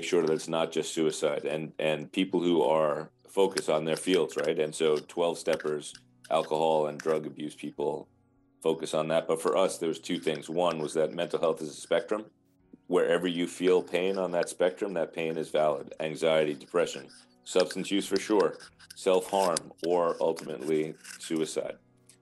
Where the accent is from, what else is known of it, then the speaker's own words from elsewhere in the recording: New York, United States; because I'm from New York, right? So we say, how you doing?